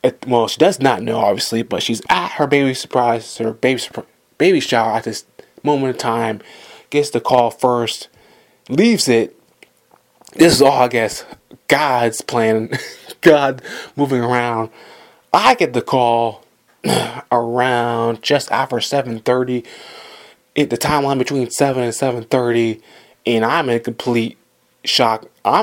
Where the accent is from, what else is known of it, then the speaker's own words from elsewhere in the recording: Atlanta, Georgia, United States; that's going to be in Atlanta, Georgia, my home state.